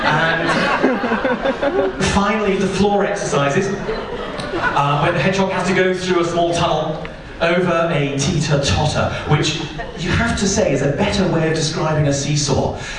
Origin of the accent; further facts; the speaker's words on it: England, United Kingdom; Now, being English, I'm prone to the use of irony and stuff